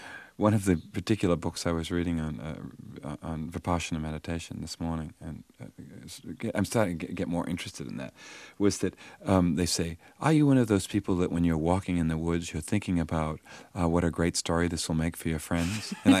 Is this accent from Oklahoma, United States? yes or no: no; Boston, Massachusetts, United States; accent: New England; But my New England timing, my New England accent, my New England understatement was funny to all the New York Jews. If I had stayed in Boston and done them, no one would have laughed.